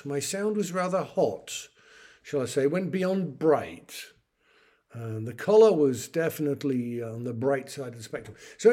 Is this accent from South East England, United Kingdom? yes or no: no; York, Yorkshire and the Humber, United Kingdom; I come from a chocolate city. I come from York, home of Kit Kat